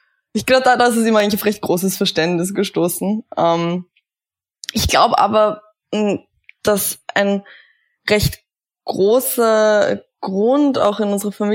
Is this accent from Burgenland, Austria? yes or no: yes; Kleinhöflein, Burgenland, Austria; ich bin in Burgenland aufgewachsen, in einem kleinen Vorort von Eisenstadt. Kleinhöflein heißt das. Also wir haben nicht mal ein eigenes Ortsschild, das ist so, um das ein bisschen zu skizzieren. Und ich war 16 Jahre alt